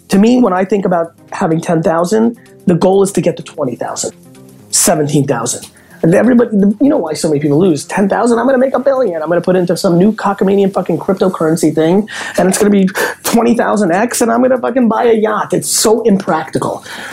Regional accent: United States; is a far greater gift to me than I grew up in America or, you know, am a white male.

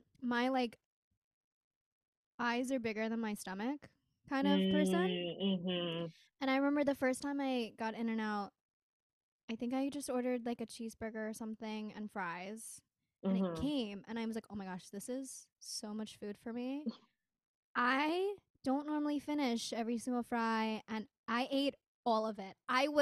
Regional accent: Columbia, South Carolina, United States; I'm from Columbia, South Carolina.

